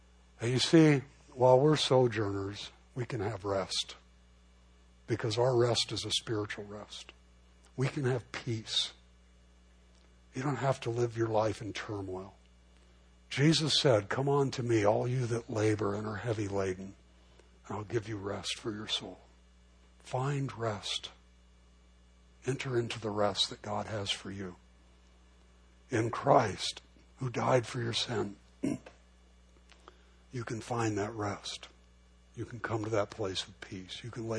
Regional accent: Los Angeles, California, United States; I grew up in East L.A., you know, we were like three houses off Whittier Boulevard.

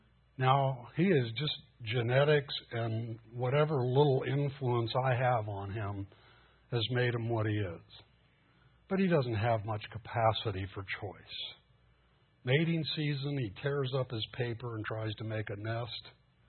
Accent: Los Angeles, California, United States; I grew up in East L.A. It was just as bad outside as it was inside.

